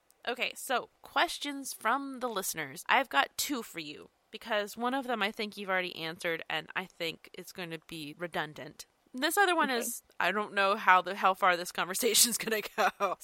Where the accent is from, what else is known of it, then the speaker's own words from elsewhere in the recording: Texas, United States; I feel like as a Texan, we're complaining about it being 40.